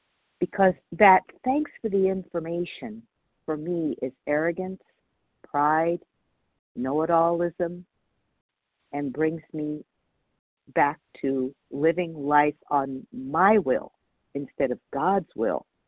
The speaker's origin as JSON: {"language": "English", "town": "Palmdale", "region": "California", "country": "United States", "said": "I'm from Palmdale, California, which is North Los Angeles County."}